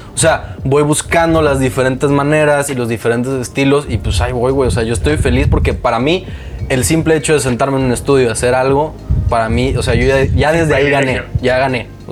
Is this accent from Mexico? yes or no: yes; Cancún, Quintana Roo, Mexico; No solo es el rey de la selva porque soy de Cancún, güey.